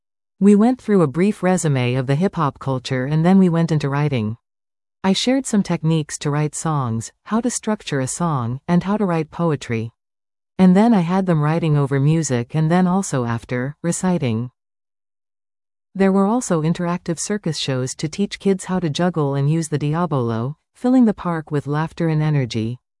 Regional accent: Montreal, Quebec, Canada; I'm from Montreal, we're talking about like a quite big, talking about like 4 million, 5 million now

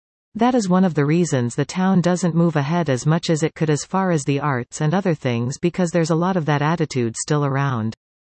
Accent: Vancouver, British Columbia, Canada; now in Squamish, Canada; I had friends living in Squamish that I grew up with in Kitsilano, and they were aware of these two muggings.

